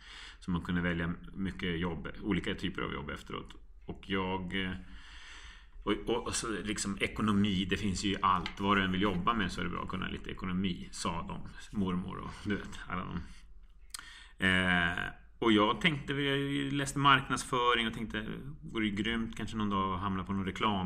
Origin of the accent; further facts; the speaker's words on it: Täby, Stockholm County, Sweden; Ja, sen började med närradio hemma i Sverige när jag kom och ute i Täby där jag växte upp.